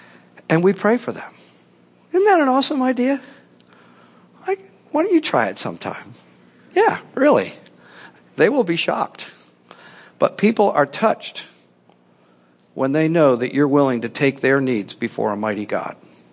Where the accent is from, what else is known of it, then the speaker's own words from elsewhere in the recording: Philadelphia, Pennsylvania, United States; also born or lived in Delaware; I told her I was born in Delaware and grew up in Philadelphia